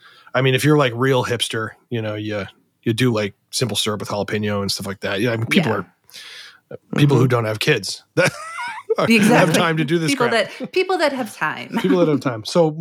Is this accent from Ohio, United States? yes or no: yes; Cleveland, Ohio, United States; I mentioned that I was from Cleveland.